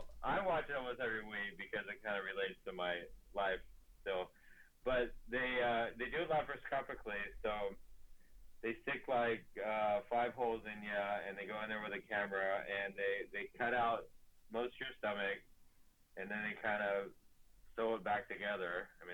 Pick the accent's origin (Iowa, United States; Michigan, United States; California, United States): California, United States; San Diego; also born or lived in Denver; I was living in Denver, but I'm from San Diego, so I'm actually a California guy. And so I was kind of moving home.